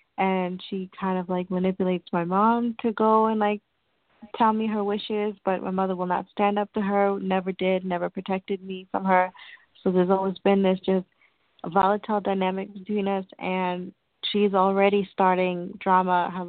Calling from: New York, United States; Hello, you guys are talking to … I'm calling from New York.

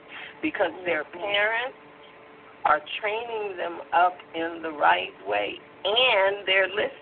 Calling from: California, United States; I'm calling from California.

